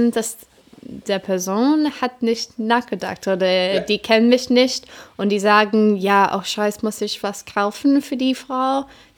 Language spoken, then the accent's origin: German; Birmingham, West Midlands, United Kingdom; German is a second language; moved away as an adult; now in Germany; Ja, eigentlich schon. Komme ich aus die asoziale Teil.